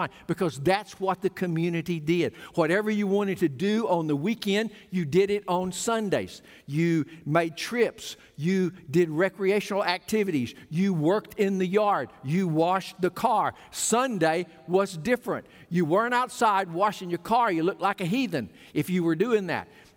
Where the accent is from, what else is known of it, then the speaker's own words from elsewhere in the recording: Ralston, Arkansas, United States; Well, I remember growing up in South Arkansas, in Ralston